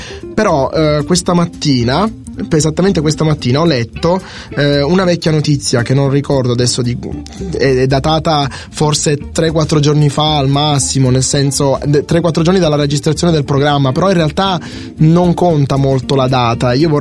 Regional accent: Sicily, Italy; Io sono cresciuto in Sicilia e la Sicilia degli anni 50 è questo.

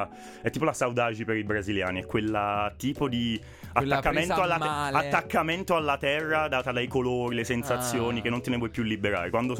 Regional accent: Campobasso, Molise, Italy; Ah sì, sono di Campobasso, nel Molise.

